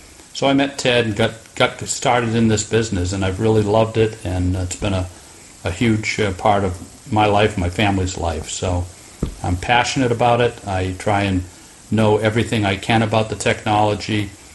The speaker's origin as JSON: {"language": "English", "region": "Massachusetts", "country": "United States", "tie": "born or raised there", "moved": "as an adult", "said": "I grew up in Massachusetts, and my first recollection of baseball was 1967, the impossible dream year."}